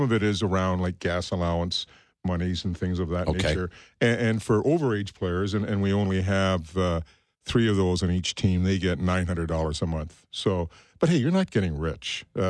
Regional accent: Bathurst, New Brunswick, Canada; I know that I heard you mention Acadie Bathurst. That's my hometown.

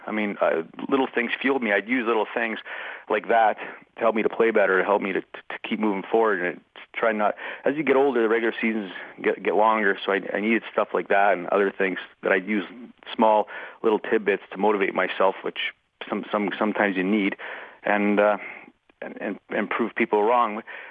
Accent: Edmonton, Alberta, Canada; I grew up in Edmonton.

